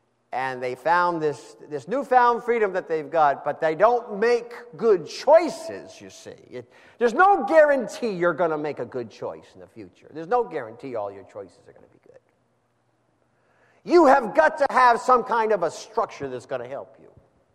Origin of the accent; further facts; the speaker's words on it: United States; born there; And I'm grateful and I'm thankful I was born in America.